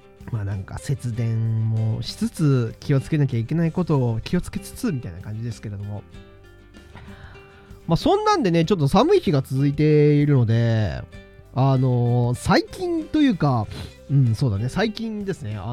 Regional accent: Hokkaido, Japan; now in Tokyo, Japan; 元道民元道民としてはね、なんかこれは冬じゃねえなって感じはなんか今でもやっぱりしますけれども、

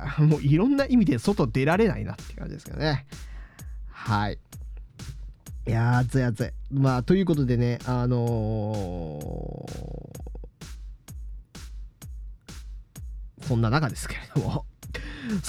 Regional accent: Hokkaido, Japan; もう北海道から来た僕からするともうぐわってもう気持ち悪いぐらいの暑さで

